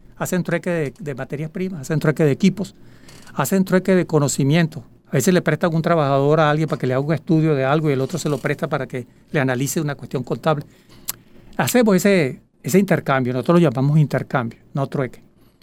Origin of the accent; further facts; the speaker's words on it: Venezuela; sino como venezolanos, cosas que llevamos en esa Venezuela que tenemos en la piel, o dentro de nuestra piel.